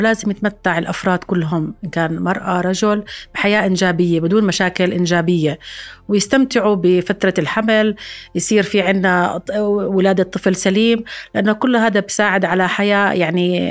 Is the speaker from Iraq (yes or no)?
no; Jordan; للمواطنين عندنا بالأردن